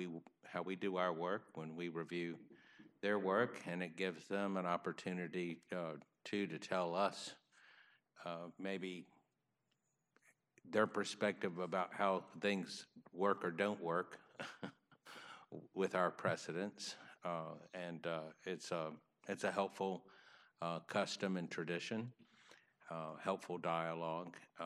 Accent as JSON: {"language": "English", "town": "Mobile", "region": "Alabama", "country": "United States", "tie": "born or raised there", "said": "before being appointed a district judge to the Southern District in my hometown, Mobile, a great place."}